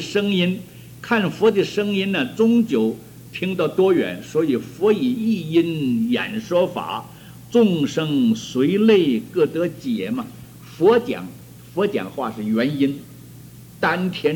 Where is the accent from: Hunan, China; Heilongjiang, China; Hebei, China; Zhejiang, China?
Zhejiang, China; Ningbo; 我记得在我小的时候在宁波了